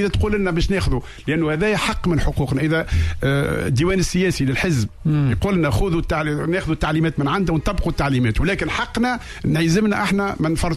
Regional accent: Sousse, Sousse Governorate, Tunisia; في بلدي سوسة

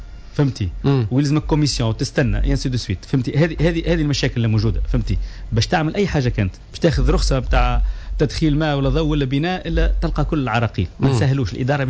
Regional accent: Tunisia; انا كمواطن تونسي

